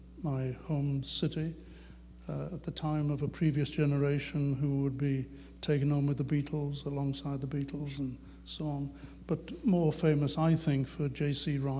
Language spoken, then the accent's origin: English; Liverpool, North West England, United Kingdom; I said, I come from Liverpool, and I said, we have a comedian in Liverpool